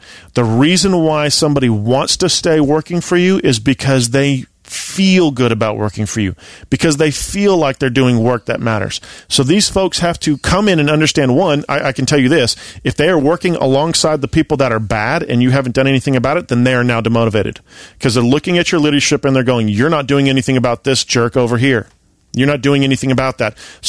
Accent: Lake Tahoe, California, United States; also born or lived in Sonoma; I was born in Sonoma. I was born in Sonoma, raised in Lake Tahoe.

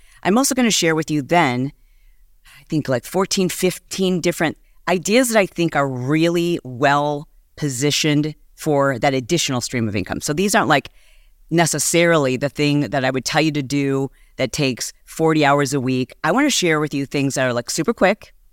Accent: Michigan, United States; I am from Michigan.

